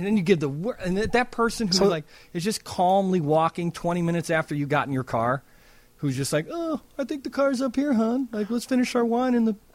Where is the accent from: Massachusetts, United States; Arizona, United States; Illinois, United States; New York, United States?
Illinois, United States; Chicago; as a Chicagoan, it blows my mind, it's stacked parking.